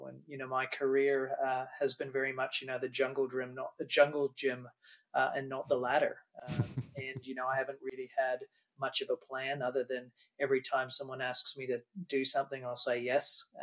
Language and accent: English; New Zealand; also born or lived in Canada; I was born in Canada, raised in New Zealand. You know, we came to New Zealand in 1990. We're supposed to be here for a year, and you know, many decades on, still well and truly a Kiwi.